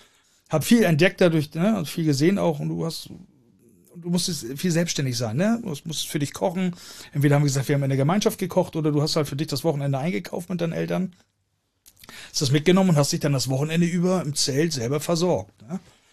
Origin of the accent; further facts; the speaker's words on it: Hamburg, Germany; Ich komme ja aus dem Luftkurort Hamburg-Billstedt.